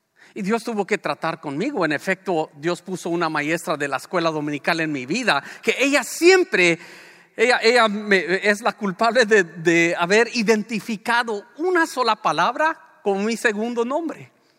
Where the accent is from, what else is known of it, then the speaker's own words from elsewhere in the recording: Los Angeles, California, United States; born there; es bueno que usted entienda un poco más de dónde viene el … Viene de Los Ángeles, California. Nací en Los Ángeles, California. Una ciudad inmensamente grande, con una población muy diversa.